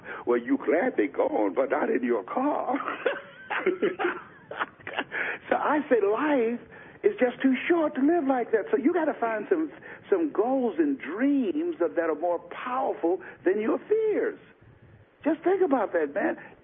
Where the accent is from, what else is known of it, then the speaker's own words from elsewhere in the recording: Miami, Florida, United States; and here I am from Miami, Florida, and we two young guys who had this sense of ambition and drive